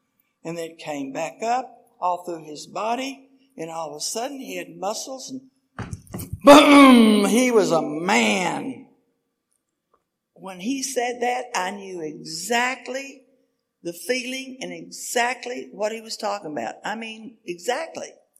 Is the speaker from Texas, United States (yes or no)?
yes; Lubbock, Texas, United States; born there; I was born in Lubbock, Texas. I heard a few sneers when they said Texas. And let me tell you, don't sneer around me, son. I love Texas. I love my home.